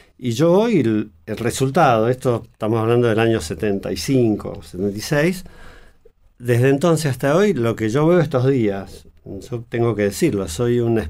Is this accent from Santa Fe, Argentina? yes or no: no; Mendoza, Argentina; also born or lived in Switzerland; now in El Bolsón, Argentina; y concretamente mi familia aquí en Bolsón, yo vengo de Mendoza y Suiza